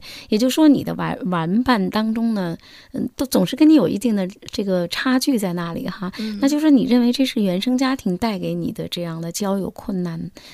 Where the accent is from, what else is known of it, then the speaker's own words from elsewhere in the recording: Beijing, China; 我们北京人讲的